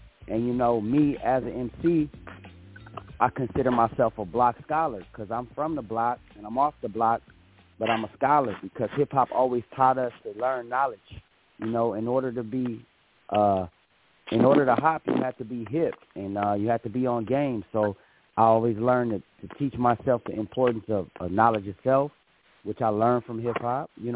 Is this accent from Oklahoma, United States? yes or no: no; Long Beach, California, United States; I grew up in Long Beach, you know, and being in my grandmama's house in Compton in South Central, growing up in Long Beach, in Springdale